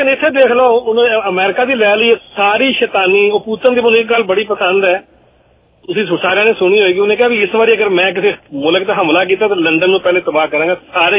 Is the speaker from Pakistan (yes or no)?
yes; Pakistan; ਸਾਡੇ ਮੁਲਕਾਂ ਦੀ, ਜਿਹੜੀ ਮੈਂ ਪਾਕਿਸਤਾਨ ਦੀ ਗੱਲ ਕਰ ਰਿਹਾ